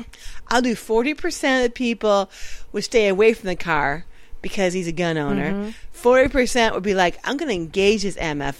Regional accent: United States; I'm like, you know, I'm an American. I'm just not built like this.

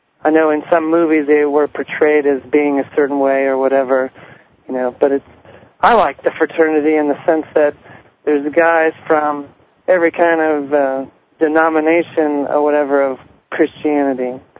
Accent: Sacramento, California, United States; born there; Yeah, I was born in Sacramento.

